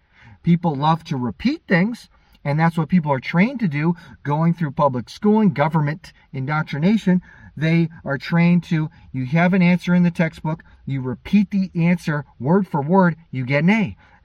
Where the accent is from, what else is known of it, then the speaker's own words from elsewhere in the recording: United States; I'm from America, so I'm talking about my experience here.